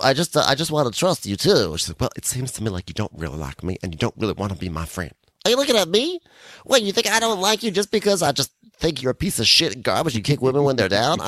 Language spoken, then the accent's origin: English; the South, United States; all the traumatic aspects of growing up in the South